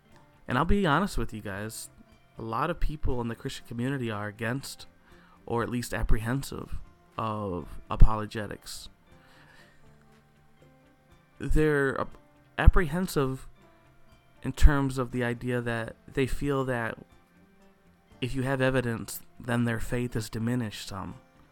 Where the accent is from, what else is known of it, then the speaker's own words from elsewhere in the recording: Flint, Michigan, United States; I'm coming from Flint, Michigan.